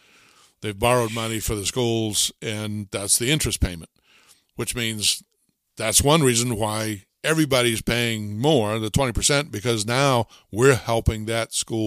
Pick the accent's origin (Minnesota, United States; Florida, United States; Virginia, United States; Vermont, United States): Vermont, United States; Thetford; So I always use Thetford as an example, and I'll do that again. That's my hometown.